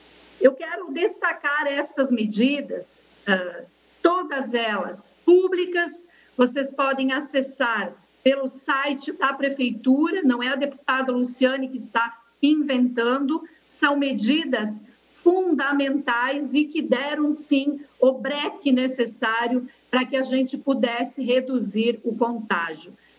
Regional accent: Chapecó, Santa Catarina, Brazil; Eu sou de Chapecó, eu acompanhei muito de perto a situação do Covid em nosso município.

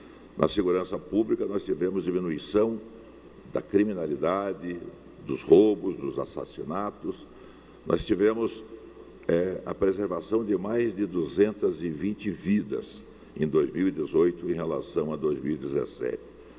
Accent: Santa Catarina, Brazil; como catarinense que sou, como pai, como avô, como marido

